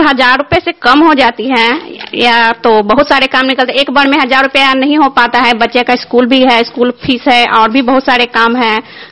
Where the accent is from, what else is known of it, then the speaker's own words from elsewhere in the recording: Bihar, India; मैं पटना जिले की रहने वाली हूँ।